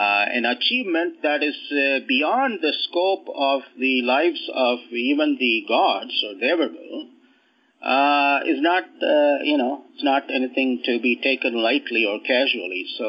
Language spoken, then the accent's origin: English; Las Vegas, Nevada, United States; I'm from Las Vegas here, so there's poker and there's the expression in poker